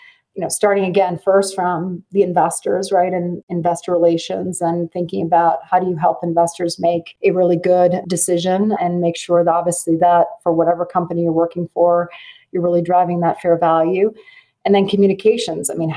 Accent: Lugano, Ticino, Switzerland; born there; English is a second language; So yes, I was born in Lugano, Switzerland. And Lugano is a very small town in the Italian-speaking part of Switzerland. And it's very much Lake Country.

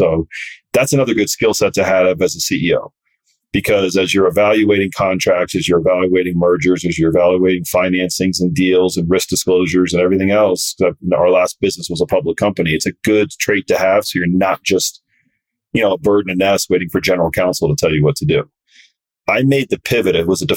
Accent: Florida, United States; But, you know, I grew up surfing in South Florida. It's a part of the culture.

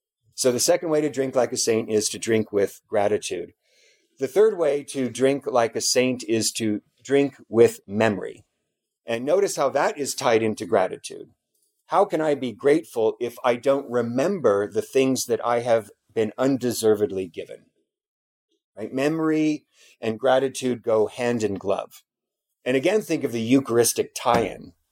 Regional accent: California, United States; like I'm from California, so I think of the California wine industry and St. Junipero Serra.

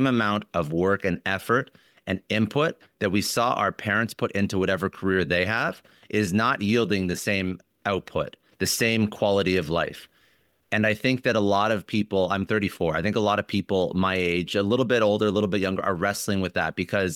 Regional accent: Canada; we're both Canadian

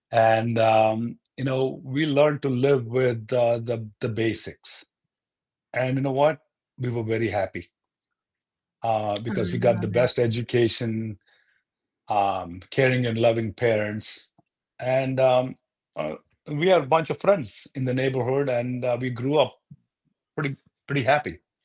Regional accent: India; now in United States; Well, it's the completely different perspective where I grew up and where I am now.

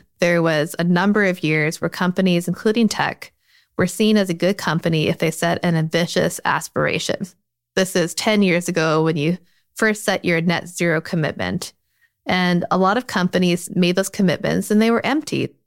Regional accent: Canada; now in United Kingdom; But one thing I find very different as a Canadian here

